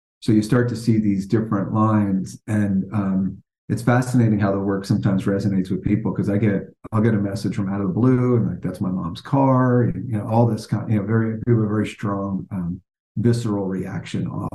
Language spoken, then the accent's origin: English; Long Branch, New Jersey, United States; But I grew up on the Jersey Shore, about 60 miles south of New York City. It was a beach town called Long Branch.